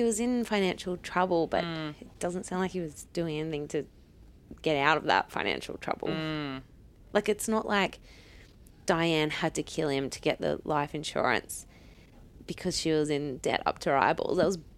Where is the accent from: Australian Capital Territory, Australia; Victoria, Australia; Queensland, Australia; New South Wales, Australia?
New South Wales, Australia; Newcastle; I grew up in Newcastle going to the Knights games.